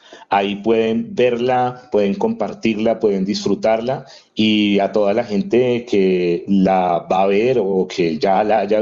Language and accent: Spanish; Colombia; nosotros como colombianos crezcamos y nos sintamos realmente, nos sintamos orgullosos de haber nacido en esta tierra.